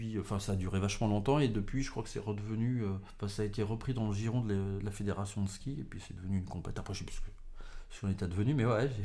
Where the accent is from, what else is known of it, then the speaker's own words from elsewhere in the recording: Lyon, Auvergne-Rhône-Alpes, France; moi, je suis lyonnais.